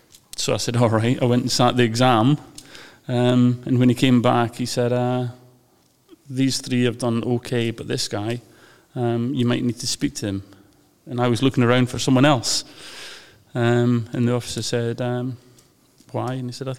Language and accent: English; Moffat, Scotland, United Kingdom; I normally tell people I'm from Lockerbie because people have heard of that for obvious reasons. But I'm not. I'm actually further north from a little place called Moffat.